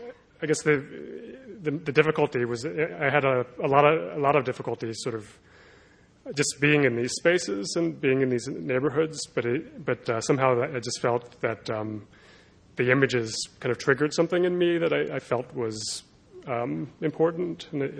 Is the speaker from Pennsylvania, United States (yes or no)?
yes; Philadelphia, Pennsylvania, United States; And I guess because I grew up in Philadelphia, it seemed like an obvious place to start working again.